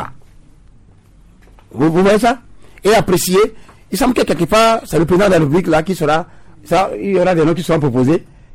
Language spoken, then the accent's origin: French; Togo; Chez nous, au Togo, la première personnalité de l'État a toujours été qui?